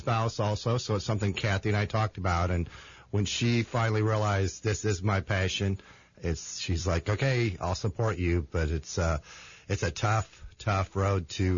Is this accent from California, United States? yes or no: no; Champaign, Illinois, United States; I grew up in Champaign and then working really hard out in the county.